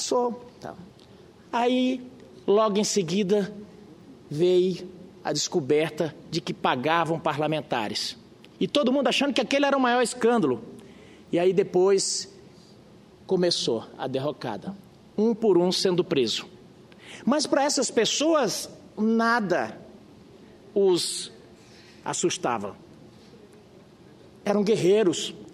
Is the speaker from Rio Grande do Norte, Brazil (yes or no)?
yes; Caicó, Rio Grande do Norte, Brazil; eu venho de um lugar, venho de Caicó, uma região muito seca, que nós tivemos a infelicidade de nascer numa época que tinha uma seca muito grande e a mortalidade infantil terrível